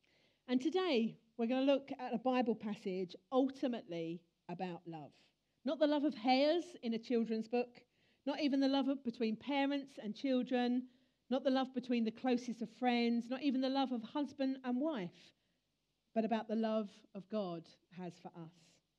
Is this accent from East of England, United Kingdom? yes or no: yes; East of England, United Kingdom; accent: South Essex; As you can tell from my accent, I'm kind of from South Essex. You can't really hide it if you've got this accent.